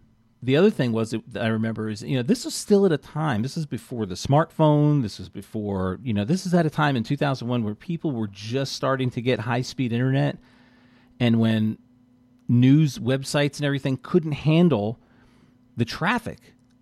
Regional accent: New York, United States; I'm originally from New York, and I worked in Manhattan for about 4 years

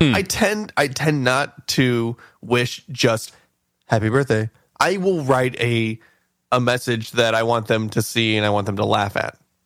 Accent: Scotland, United Kingdom; We're Scottish.

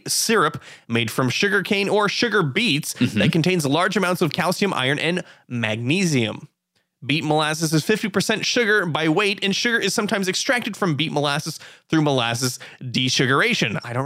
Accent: United States; Well, but, as an American, I would love to go there and try it.

